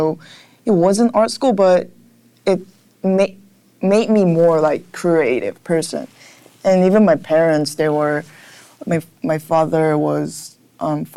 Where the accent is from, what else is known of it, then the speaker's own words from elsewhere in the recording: Seoul, South Korea; Actually, I grew up in Seoul, but I graduate alternative school in Korea.